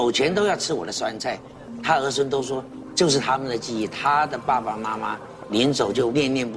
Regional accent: Taiwan; born there; 我是在台湾出生的，爸妈都东北人

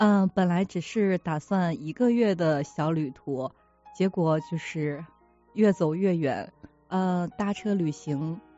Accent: Shanghai, China; 我来自上海

